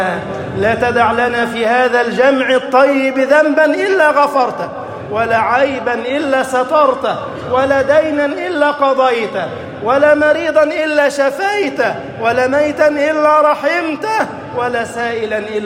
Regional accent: Egypt

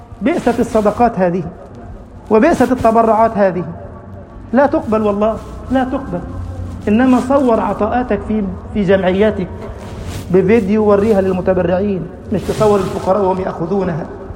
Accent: Egypt

